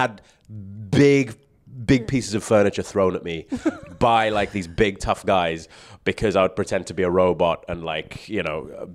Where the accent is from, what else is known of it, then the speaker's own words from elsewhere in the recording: Dubai, United Arab Emirates; And I grew up in Dubai.